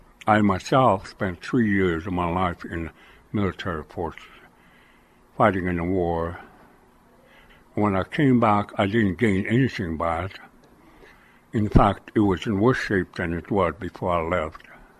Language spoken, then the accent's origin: English; United States; And yet an inborn grain of resistance still exists. We are still Indian. Nobody can change that.